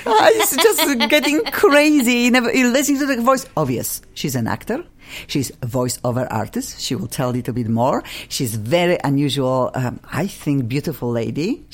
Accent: Poland; English is a second language; I am from Poland.

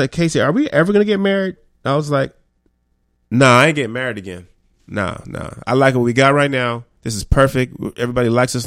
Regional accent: Jamaica; I'm Jamaican. It's just a yard thing.

